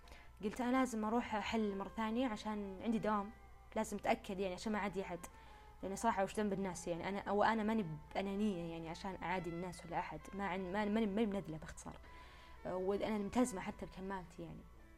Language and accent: Arabic; Shaqra, Riyadh Province, Saudi Arabia; طيب فرحنا احنا شقرة هي مسقط راسي او نقدر نقول مكان نشأتي هناك.